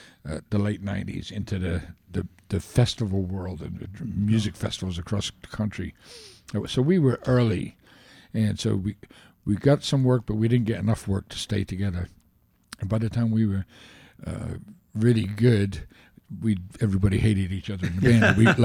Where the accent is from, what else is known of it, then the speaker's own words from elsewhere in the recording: London, United Kingdom; born there; accent: Cockney; moved away as an adult; I was born in London, you know, so this is why I talked.